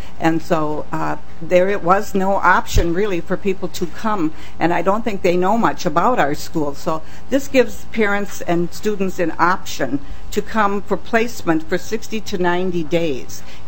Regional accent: Faribault, Minnesota, United States; I represent the Minnesota Faribault State Academies in Faribault, Minnesota, my hometown

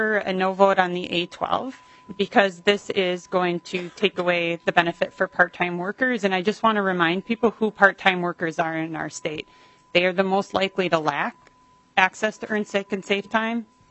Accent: Duluth, Minnesota, United States; I'm from Duluth. Obviously, most everybody knows that.

